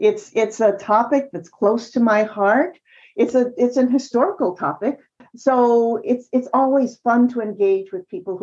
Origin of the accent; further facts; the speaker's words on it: Hawaii, United States; So I grew up in Hawaii.